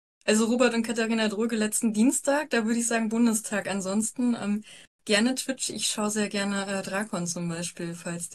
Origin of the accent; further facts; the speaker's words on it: North Rhine-Westphalia, Germany; bin dann irgendwann nach Jahren wieder zurück ins Oberbergische. Also ich komme aus NRW und bin dann irgendwann nach, ich glaube, 11 Jahren wieder zurück